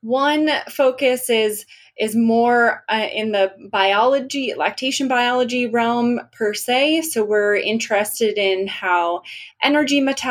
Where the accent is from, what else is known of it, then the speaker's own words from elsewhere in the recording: Northeast, United States; So I grew up in the Northeast. I was not really exposed to wildfires there.